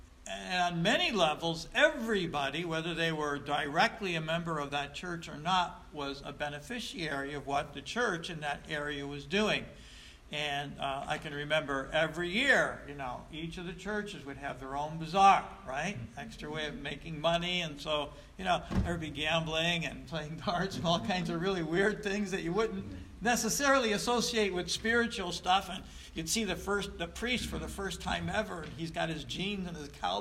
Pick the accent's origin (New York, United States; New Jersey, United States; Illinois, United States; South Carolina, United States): New York, United States; Troy; I grew up in South Troy, and heavily Roman Catholic. I knew one person who was Protestant my whole growing up years.